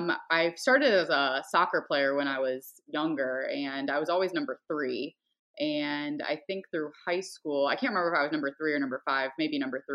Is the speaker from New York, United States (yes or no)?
no; Columbus, Ohio, United States; when we were down here in Columbus, my hometown, on, you know, the Buckeyes field